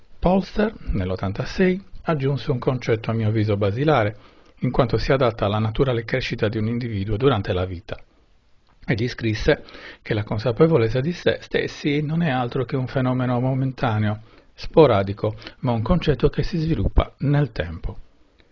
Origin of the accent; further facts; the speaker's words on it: Cagliari, Sardinia, Italy; also born or lived in Verona; Il panorama di questa fotografia rappresenta Cagliari, la mia città natale, e tuttora il mio porto sicuro, il mio sistema, ovvero il luogo dove mi sento bene. Lavoro, famiglia, affetti, amici, clima. Vivevo a Verona nel 2017